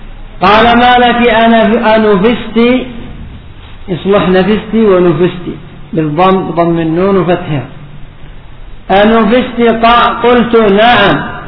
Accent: Yemen; خاصة كما قلنا عندنا في اليمن ضعف في الطب

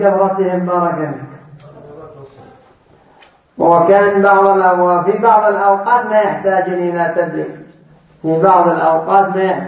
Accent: Yemen; كما يفعله بعض الناس عندنا في اليمن

